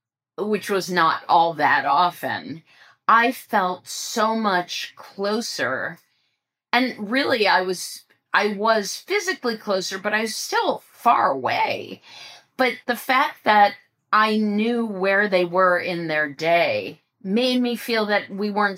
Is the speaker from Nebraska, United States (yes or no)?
no; Ohio, United States; also born or lived in West Coast; now in New York, United States; For a very long time, I lived on the West Coast, and my parents, I grew up in Ohio, which is on the Eastern time zone.